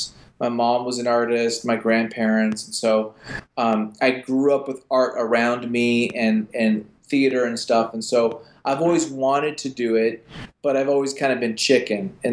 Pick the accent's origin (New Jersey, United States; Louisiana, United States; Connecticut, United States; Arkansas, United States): Arkansas, United States; Little Rock; Yeah, I mean, I grew up in Little Rock, Arkansas, and so I read comics as a kid.